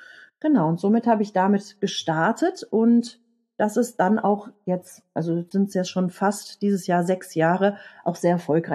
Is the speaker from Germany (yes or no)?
yes; Rhineland, Germany; Ich bin Rheinländerin, mein Herz liegt auf der Zunge.